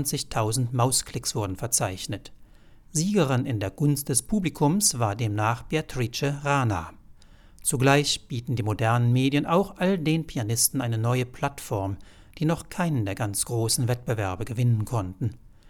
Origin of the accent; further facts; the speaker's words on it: Italy; German is a second language; now in Germany; Ich bin eine Italienerin, die in Deutschland bei einem Lehrer aus Israel studiert.